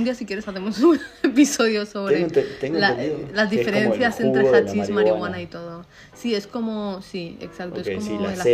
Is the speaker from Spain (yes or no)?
yes; Spain; Chavales, os recuerdo que soy de España y decimos palabras que en Argentina pueden sonar mal, pero que en España no son malsonantes